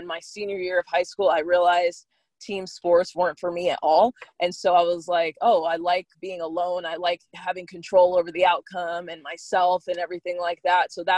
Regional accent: Las Vegas, Nevada, United States; I was born and raised in Vegas.

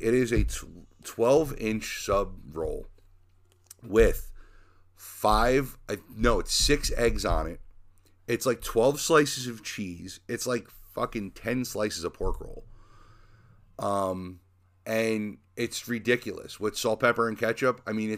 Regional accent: Leonardo, New Jersey, United States; this is from when I was a kid and I grew up in Leonardo.

